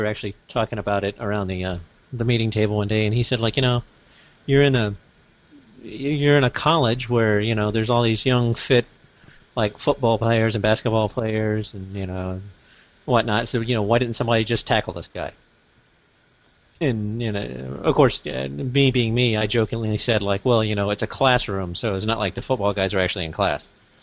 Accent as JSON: {"language": "English", "region": "Arkansas", "country": "United States", "tie": "born or raised there", "said": "I mean, I grew up shooting guns. I grew up in Arkansas. Everybody had a gun."}